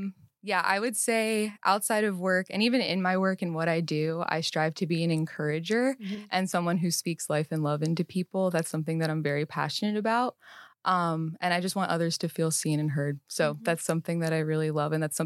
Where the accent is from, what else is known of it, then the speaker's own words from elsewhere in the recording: Pennsylvania, United States; Literally Pennsylvania, right outside of Philly.